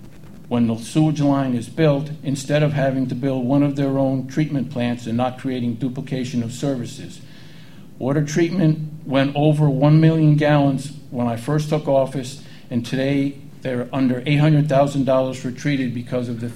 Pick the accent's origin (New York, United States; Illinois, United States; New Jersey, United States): New York, United States; Catskill; I was born and raised in Catskill